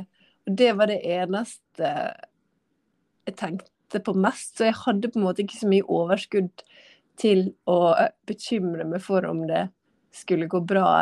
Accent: Ålesund, Møre og Romsdal, Norway; så bestemte vi oss faktisk for å flytte hjem til der jeg kommer fra, Ålesund. Fordi her har jeg foreldrene mine.

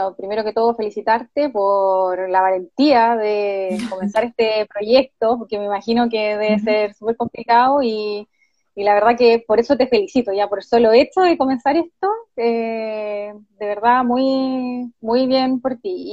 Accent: Chillán, Ñuble, Chile; now in Concepción, Chile; soy de Chillán, soy oriunda de Chillán y llegué a Concepción en el año 2005 y de ahí no me fui más, salvo cuando el 2018 me fui a estudiar un máster a la Universidad Autónoma de Barcelona

